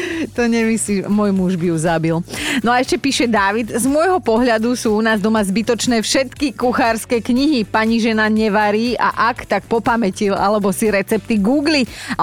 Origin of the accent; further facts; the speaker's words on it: Borovce, Trnava Region, Slovakia; Roboty máme jak na kostole, ako sa hovorí u nás v Borovciach, ale sa nám to páči.